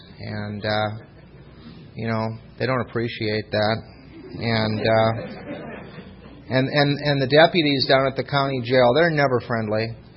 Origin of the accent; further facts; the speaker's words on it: Minneapolis, Minnesota, United States; I'm from Minneapolis. Good place to grow up. Better place to leave. I like Minnesota.